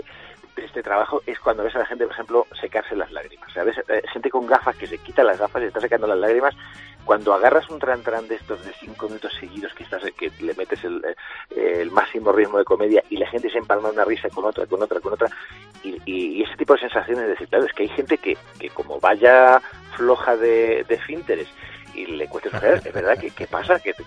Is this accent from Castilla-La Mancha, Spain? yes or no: no; Melilla, Spain; born there; nací en Melilla y de legionario que ha sacado el Cristo de Mena. O sea que te quiero decir que yo me he criado en un cuartel y mi educación ha sido bastante castrense.